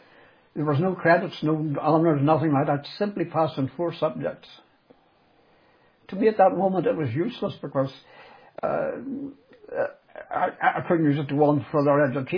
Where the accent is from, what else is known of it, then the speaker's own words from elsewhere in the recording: Belfast, Northern Ireland, United Kingdom; Yes, I grew up in East Belfast. Ravenhill, Castlereagh, we moved about a lot.